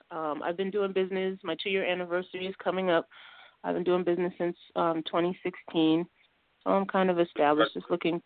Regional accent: Miami, Florida, United States; now in Tampa, United States; I'm from Miami, but I'm currently living in Tampa.

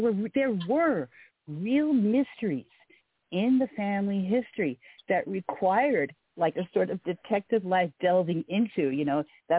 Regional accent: New York City, New York, United States; also born or lived in Leominster; So I was born into a Catholic family in New York City in 1955.

